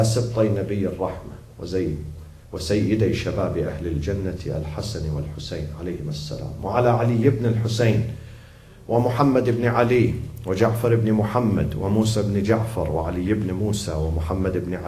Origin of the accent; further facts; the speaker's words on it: Iraq; I'm from Iraq originally.